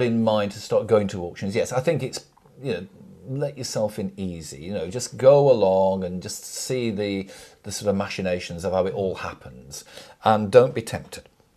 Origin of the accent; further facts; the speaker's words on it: Nelson, North West England, United Kingdom; growing up in Nelson, nearby is the town of Accrington. Accrington fits strategically between Burnley and Blackburn.